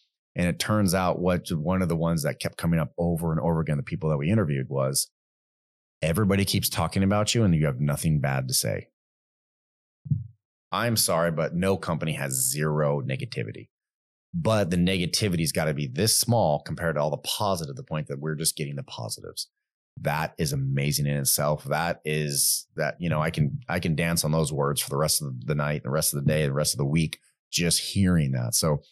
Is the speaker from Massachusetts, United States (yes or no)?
no; San Diego, California, United States; And since it was Orlando and we're all from San Diego, we thought we could handle the sun.